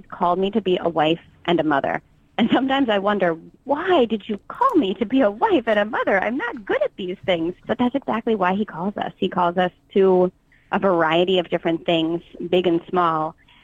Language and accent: English; New Jersey, United States; So I grew up in New Jersey.